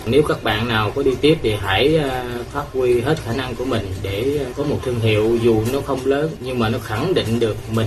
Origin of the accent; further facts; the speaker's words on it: Bac Lieu, Vietnam; Quê của em ở Bạc Liêu.